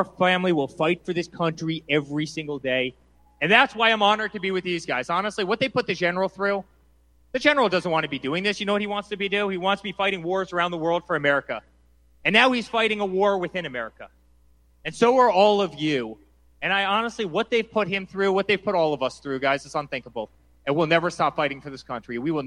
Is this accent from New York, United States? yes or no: yes; New York, United States; I'm a New Yorker. I'm embarrassed to say that at this point.